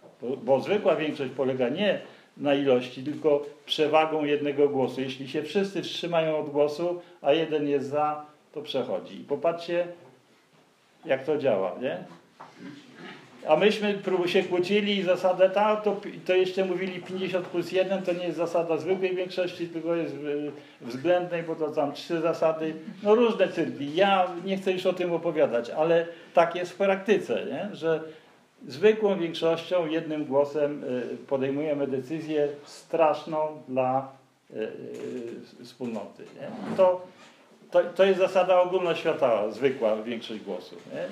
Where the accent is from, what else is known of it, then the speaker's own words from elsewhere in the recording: Gdynia, Pomeranian Voivodeship, Poland; ja z Gdyni jestem